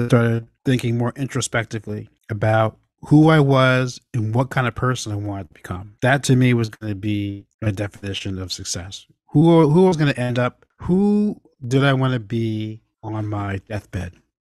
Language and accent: English; East Hampton, New York, United States; I grew up in East Hampton, New York, in Long Island. It's a very affluent community.